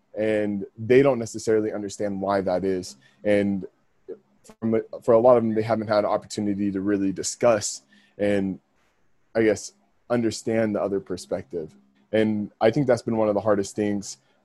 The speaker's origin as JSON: {"language": "English", "town": "Dallas", "region": "Texas", "country": "United States", "said": "I'm from Texas, the Dallas area."}